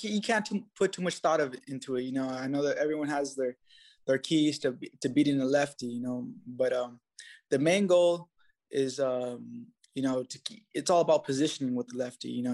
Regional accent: Albuquerque, New Mexico, United States; You know, I come from the South Valley of Albuquerque, rough neighborhood, a lot of gangs, a lot of drugs, all that, you know, but I was able to persevere and not get into that.

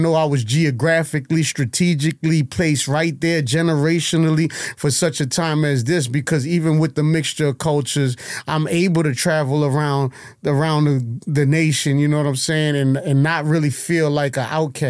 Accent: New Orleans, Louisiana, United States; West Bank, New Orleans.

